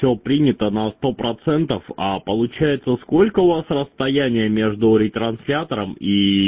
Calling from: Kaluga, Kaluga Oblast, Russia; город Калуга. Город Калуга, это, собственно, вот, ну, практически Подмосковье.

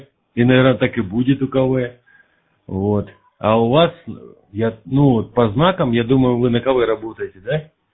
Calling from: Tsimlyansk, Rostov Oblast, Russia; Город Цимлянск, Ростовская область.

